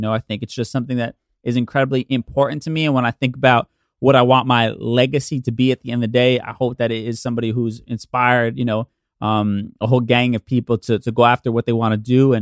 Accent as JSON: {"language": "English", "town": "Watts", "region": "California", "country": "United States", "tie": "born or raised there", "said": "I grew up in Watts and seeing what he has been doing is fire."}